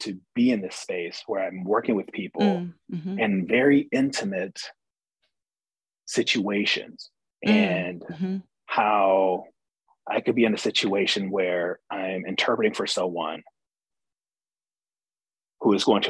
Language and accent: English; Milwaukee, Wisconsin, United States; I'm from Milwaukee. I'm from the 53206 zip code and spent time in the Washington Park area.